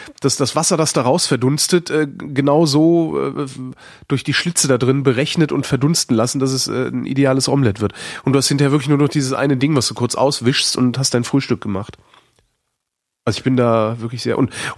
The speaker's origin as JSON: {"language": "German", "region": "West Germany", "country": "Germany", "tie": "born or raised there", "said": "Aber frag mich nicht. Ich bin im Westen groß geworden."}